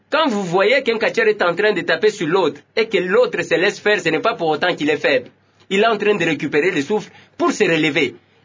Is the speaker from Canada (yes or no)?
no; DR Congo; C'est notre victoire, nous, en tant que Congolais.